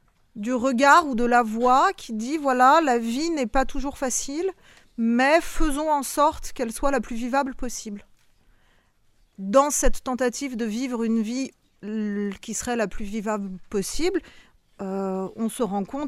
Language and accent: French; France; Moi je suis française, je suis une autrice française, je suis une citoyenne française.